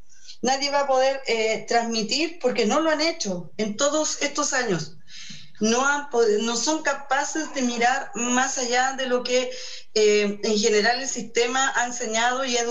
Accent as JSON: {"language": "Spanish", "town": "Copiapó", "region": "Atacama", "country": "Chile", "lives_now": "Coquimbo, Chile", "said": "Yo vivo ahora en la región de Coquimbo. Yo soy originaria de Copiapó, ¿ya? Y el pueblo Koya está reconocido territorialmente en la región de Atacama, en las provincias de Chañaral y en la provincia de Copiapó. Nosotros somos un pueblo transhumante"}